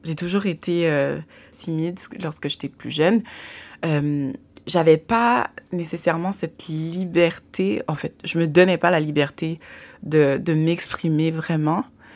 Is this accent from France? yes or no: no; Montreal, Quebec, Canada; also born or lived in Haiti; Je suis née en Haïti et je suis arrivée au Canada, j'avais à peu près 6 ou 7 ans, mais j'ai grandi à Montréal.